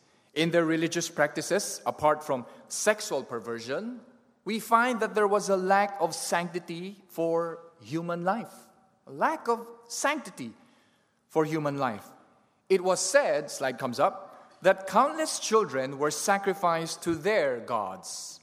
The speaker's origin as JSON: {"language": "English", "country": "Philippines", "tie": "born or raised there", "said": "I grew up in the Philippines"}